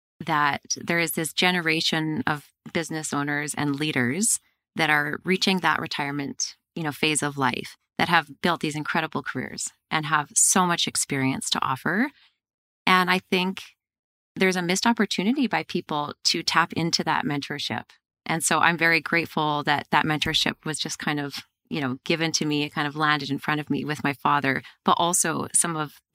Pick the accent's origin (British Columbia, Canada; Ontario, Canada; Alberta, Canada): Alberta, Canada; Okotoks; I think growing up in Okotoks outside of the city, I drive all the time, right?